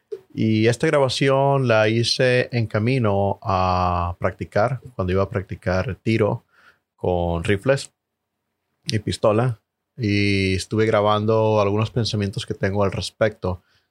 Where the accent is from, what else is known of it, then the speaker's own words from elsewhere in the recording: Mexico; Yo soy de México y en México tener armas es prácticamente imposible para un ciudadano.